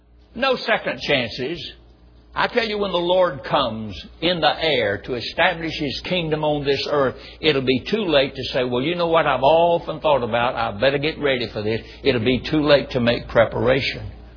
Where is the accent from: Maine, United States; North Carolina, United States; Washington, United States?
North Carolina, United States; born or raised there